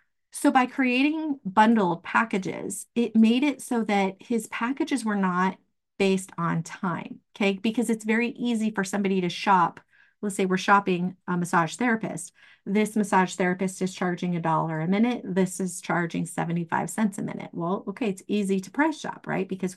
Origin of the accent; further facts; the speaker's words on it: Arizona, United States; now in Idaho, United States; He learned his craft in Idaho, where I'm from, or where I live now, I guess. I'm actually from Arizona